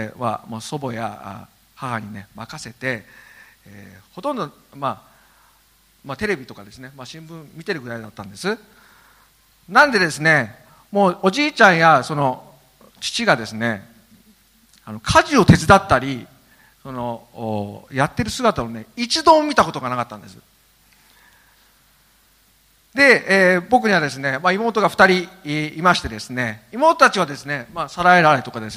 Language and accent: Japanese; Obihiro, Hokkaido, Japan; 僕はですね、帯広の片田舎のですね農家の長男としてですね、生まれ育ちました。